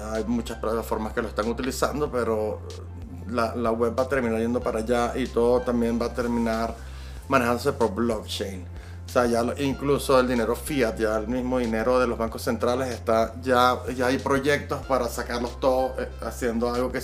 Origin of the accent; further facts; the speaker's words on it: Venezuela; moved away as an adult; also born or lived in Spain; yo soy venezolano, estaba viviendo en España hasta hace unos meses. Estoy pensando en venirme para acá a vivir a la Ciudad de México.